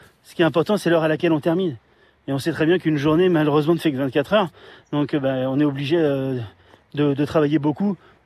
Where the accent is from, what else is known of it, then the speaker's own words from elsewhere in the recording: France; chez nous en France